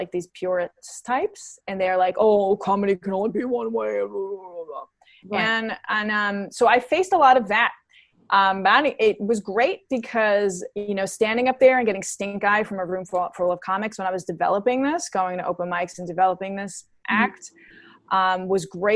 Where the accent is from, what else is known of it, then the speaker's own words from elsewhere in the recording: Queens, New York, United States; I'm from Queens. I'm a Queens girl.